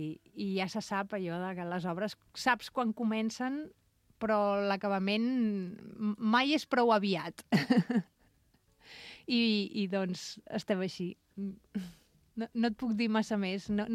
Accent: Barcelona, Catalonia, Spain; jo vinc de Barcelona, vivia allà, i quan era adolescent, jove, on quedàvem?

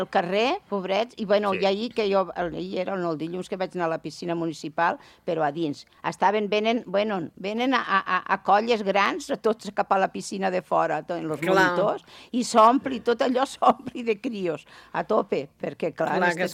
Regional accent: Catalonia, Spain; Jo que soc del Baix Ebre, que del meu poble Tortosa hi ha 8 quilòmetres

